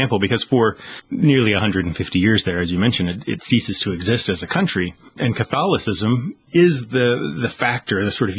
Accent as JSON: {"language": "English", "country": "United States", "said": "in my day-to-day life back in the States, I don't typically go about my day thinking of myself as an American."}